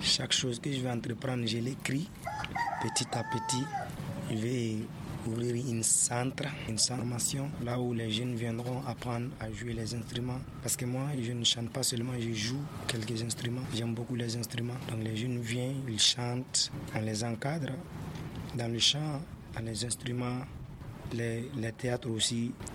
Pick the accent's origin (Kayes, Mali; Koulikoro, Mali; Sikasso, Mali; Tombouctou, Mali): Sikasso, Mali; Manankoro; j'ai fait mon DF à Manankoro. Je viens de Manankoro.